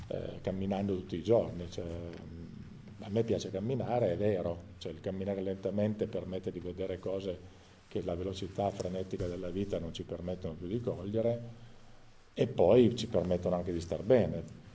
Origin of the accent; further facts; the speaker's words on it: Settimo Torinese, Piedmont, Italy; io sono di Settimo Torinese